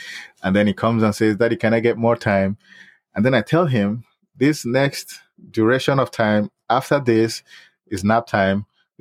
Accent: Nigeria; growing up in the late 80s, early 90s, I'm from Nigeria, so you go to school and then the TV channels would even come on around 4 or 5 p.m.

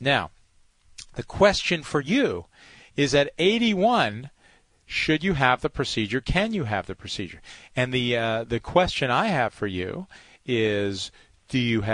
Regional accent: Highland Falls, New York, United States; So you know, I grew up in Highland Falls, New York, upstate, 50 miles north of the city.

